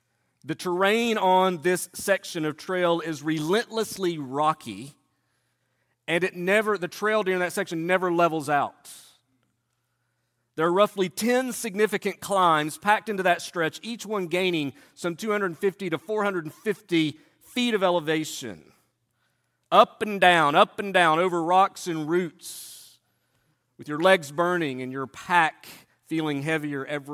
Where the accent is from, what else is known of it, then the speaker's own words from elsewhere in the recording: Tennessee, United States; Growing up in East Tennessee, there were multiple entry points, practically in our backyard